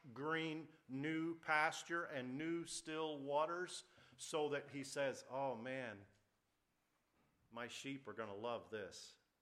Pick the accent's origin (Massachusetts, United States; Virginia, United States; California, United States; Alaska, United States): Alaska, United States; also born or lived in Phoenix, United States; And that's my hometown, but I was raised up here. Born in Arizona, raised in Alaska.